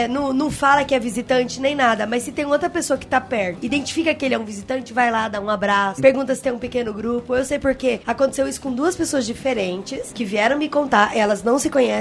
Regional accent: Campo Grande, Mato Grosso do Sul, Brazil; E eu sou de Campo Grande.

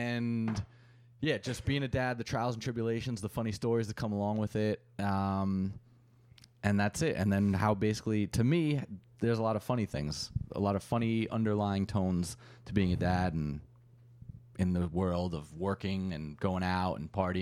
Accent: United States; I'm American.

